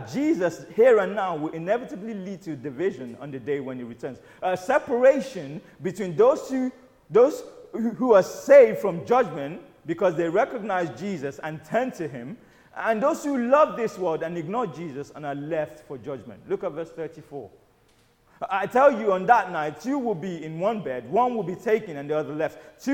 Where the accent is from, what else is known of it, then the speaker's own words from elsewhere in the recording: Nigeria; When I was growing up in Nigeria, in boarding school, circling vultures meant there was a dead body somewhere